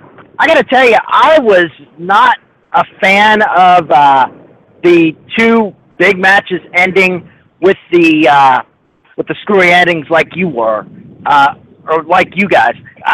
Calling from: Florence, Kentucky, United States; from Florence, Kentucky.

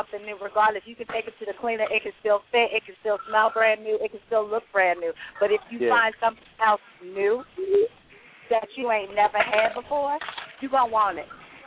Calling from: Newport News, Virginia, United States; I'm calling from Newport News, Virginia.

